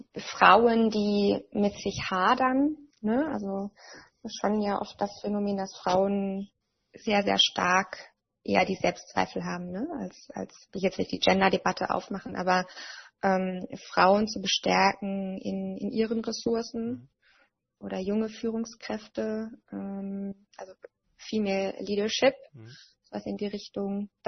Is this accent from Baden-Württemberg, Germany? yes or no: yes; Baden-Württemberg, Germany; Ich komme ja aus dem Badenerländle und ich wurde am Anfang in Berlin von meinen Freunden auch immer ein bisschen ausgelacht.